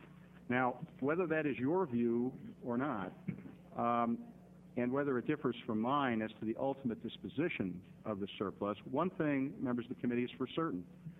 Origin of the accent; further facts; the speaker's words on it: Portland, Oregon, United States; I'm a lawyer from Portland